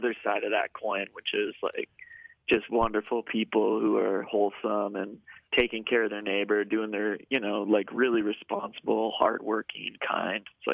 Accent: Iron River, Michigan, United States; From Iron River, Michigan.

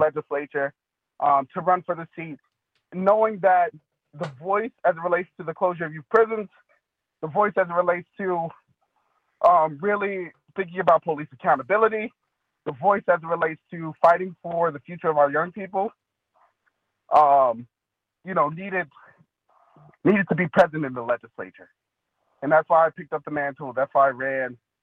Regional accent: Milwaukee, Wisconsin, United States; Yeah, I was born and raised in Milwaukee.

